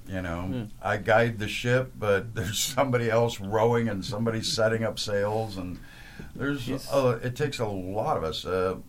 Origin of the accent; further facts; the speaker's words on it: Illinois, United States; I'm actually from Illinois, fished a lot of the creeks and stuff and catching frogs and minnows and stuff as a little kid, and then going up into the farm country of Wisconsin